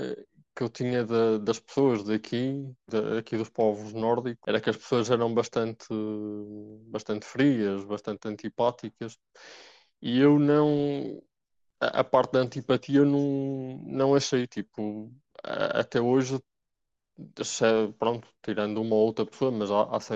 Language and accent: Portuguese; Nogueira, Portugal; A minha aldeia, Nogueira, tem uma banda filarmónica. E eu comecei a aprender com 7 anos.